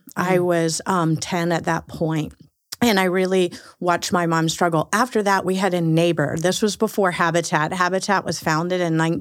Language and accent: English; Norfolk, Virginia, United States; In Norfolk, Virginia.